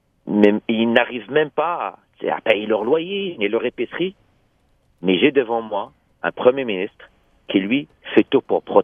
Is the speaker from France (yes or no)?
no; Quebec, Canada